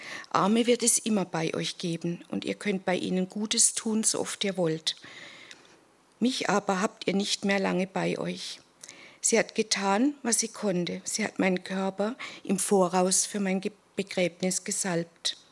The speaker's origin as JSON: {"language": "German", "town": "Bad Schönborn", "region": "Baden-Württemberg", "country": "Germany", "said": "Manche kennen mich ja schon, ich komme aus Bad Schönborn normalerweise."}